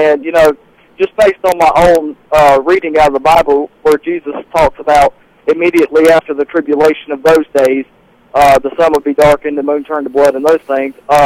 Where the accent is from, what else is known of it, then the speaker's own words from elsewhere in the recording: South Carolina, United States; I'm from South Carolina.